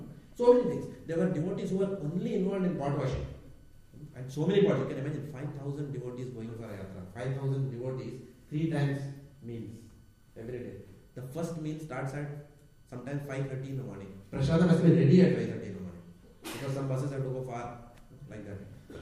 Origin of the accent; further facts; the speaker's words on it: Mumbai, Maharashtra, India; I was also from Bombay.